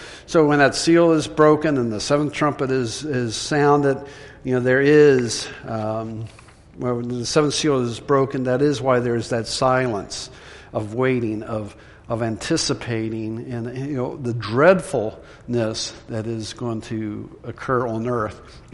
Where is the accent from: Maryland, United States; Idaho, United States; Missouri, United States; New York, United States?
Maryland, United States; Where I grew up in Southern Maryland, it could be a sunny day and something would go wrong and you'd lose power for hours.